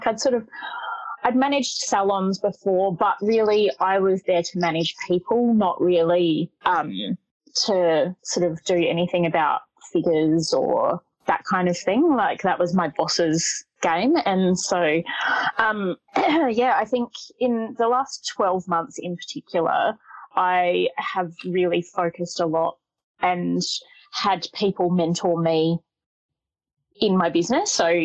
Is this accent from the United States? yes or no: no; Adelaide, South Australia, Australia; So I'm from Adelaide, South Australia